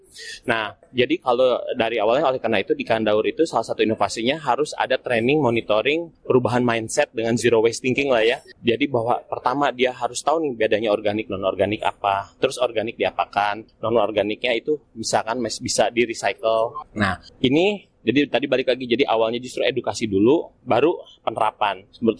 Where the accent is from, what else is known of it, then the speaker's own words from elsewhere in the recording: Bandung, West Java, Indonesia; Saya dari Bandung.